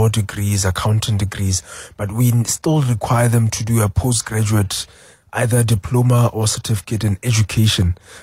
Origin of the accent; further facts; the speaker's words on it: Botswana; moved away as an adult; now in South Africa; Botswana. So that's where I did most of my schooling, and I came here to South Africa for my tertiary schooling.